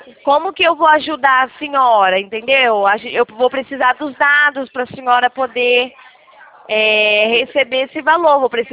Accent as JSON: {"language": "Portuguese", "region": "São Paulo", "country": "Brazil", "said": "eu sou de São Paulo."}